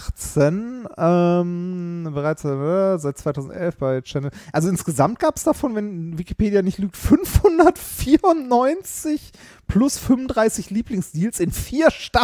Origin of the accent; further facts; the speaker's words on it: North Rhine-Westphalia, Germany; Ich bin auch im Ruhrgebiet groß geworden.